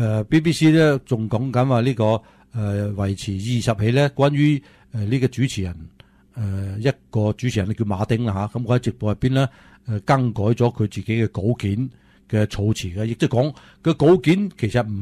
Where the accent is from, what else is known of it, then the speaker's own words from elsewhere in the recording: United States; 其实我哋美国人又好